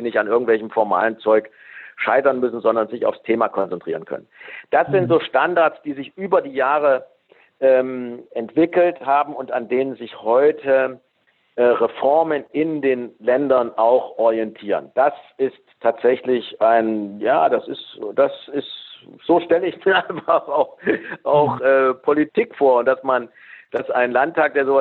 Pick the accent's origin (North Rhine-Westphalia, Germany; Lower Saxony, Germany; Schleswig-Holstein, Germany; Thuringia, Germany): Thuringia, Germany; ich bin Thüringer.